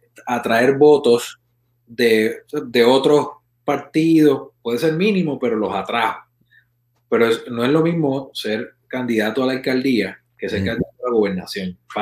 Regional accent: Cabo Rojo, Puerto Rico; yo soy natural de Cabo Rojo. Siempre me gusta hacer esa salvedad. Así que soy de la zona

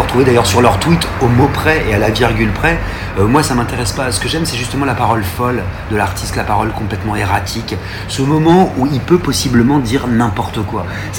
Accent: Paris, Île-de-France, France; born there; Et puis c'est là où j'ai toutes mes racines, effectivement, puisque mes deux parents étaient auvergnats, sont auvergnats. Et même si je suis né à Paris, c'est le lieu où je me suis rendu pour les vacances, en week-end.

